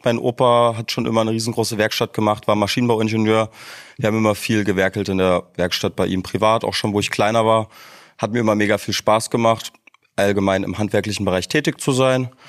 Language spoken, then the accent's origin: German; Dresden, Saxony, Germany; now in Vienna, Austria; ich komme ursprünglich aus Dresden. Das liegt in Deutschland im Osten. Schöne Stadt. Ich wollte aber raus und Wien war schon immer für mich eine mega geile Stadt zum Leben.